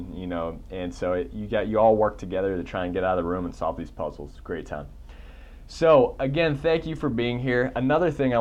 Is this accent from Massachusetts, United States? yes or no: yes; Boston, Massachusetts, United States; I actually play ice hockey too, because I'm being from Boston, love hockey.